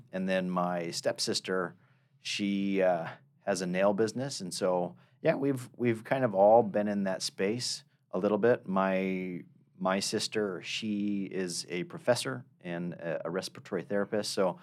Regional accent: Arizona, United States; He had a ceiling fan business in Arizona. Arizona's super hot. I'm from Arizona.

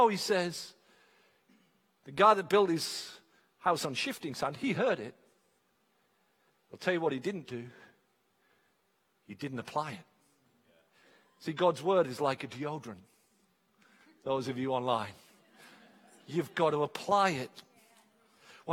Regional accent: England, United Kingdom; So you sit down with your coffee or your cup of tea, because we're English, and firstly, you read the scripture.

